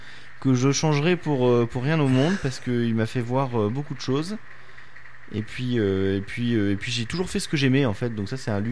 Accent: Nice, Provence-Alpes-Côte d'Azur, France; born there; Jeune, ça c'est sûr, j'ai 29 ans. Donc je suis né en 1992 à Nice.

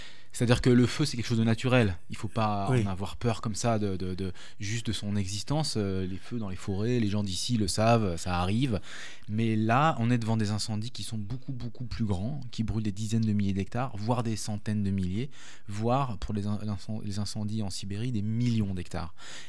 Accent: Saint-Étienne, Auvergne-Rhône-Alpes, France; je suis originaire de Saint-Étienne, mais mon père vient de Monistrol. Donc je connaissais bien la Haute-Loire

